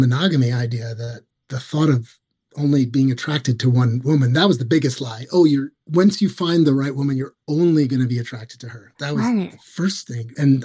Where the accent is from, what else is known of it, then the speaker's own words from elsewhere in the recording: New York City, New York, United States; So I was very lucky growing up in New York City, and we had sex education.